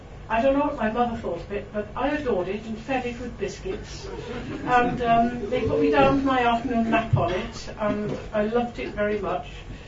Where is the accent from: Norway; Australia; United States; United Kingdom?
United Kingdom; Barry, Wales; also born or lived in Cardiff; I was born in Cardiff, which is near the sea, but moved even closer to the sea, to a town called Barry on the coast, nearby.